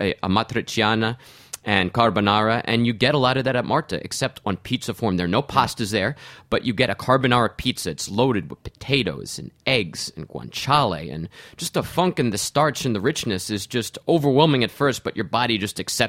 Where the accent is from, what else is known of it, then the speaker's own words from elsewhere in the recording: New York, United States; it reminds me of the pizzas I grew up eating on Long Island at Eddie's of New Hyde Park, I think.